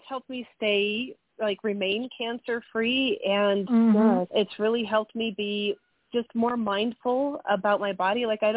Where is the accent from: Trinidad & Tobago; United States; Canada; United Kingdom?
United States; Los Alamos, New Mexico; also born or lived in Santa Fe; I was born in Santa Fe and raised in Los Alamos.